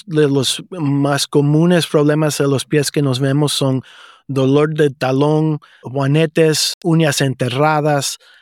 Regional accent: Illinois, United States; Yo soy nacido en Illinois, de los suburbios de Chicago. Mi mamá nació en Cuba, así que por eso fue como yo aprendí español desde niño. Yo estudié en la Universidad de Illinois para college y también para la medicina.

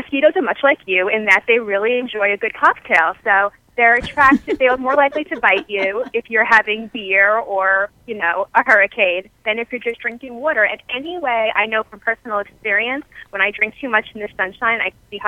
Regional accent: Coney Island, New York, United States; I grew up in Coney Island. As hard for a New Yorker girl can get.

